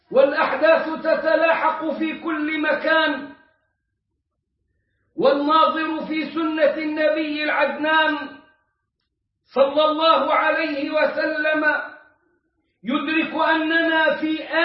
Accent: Egypt

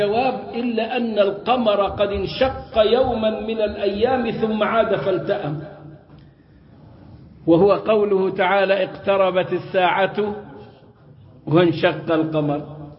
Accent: Egypt; أنا كرجل مصري ما بعرفش سكرت بمعنى غلقت

